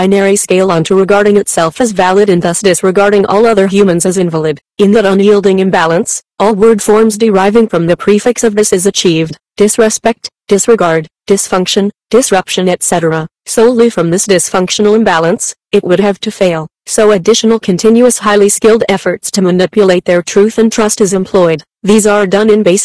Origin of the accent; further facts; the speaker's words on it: San Bernardino, California, United States; what happened in Denver that has indeed carried back into my hometown of San Bernardino.